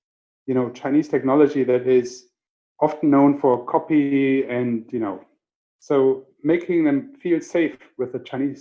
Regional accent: Germany; growing up in Germany with my mom from Ireland.

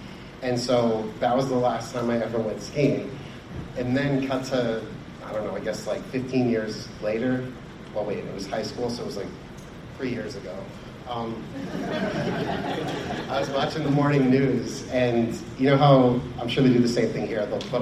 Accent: Holliston, Massachusetts, United States; So I grew up in Massachusetts, a town called Holliston, which is like 45 minutes outside of Boston.

